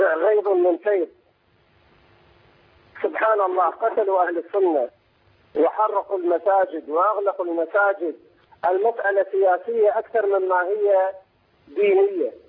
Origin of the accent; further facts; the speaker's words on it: Iraq; عندنا في العراق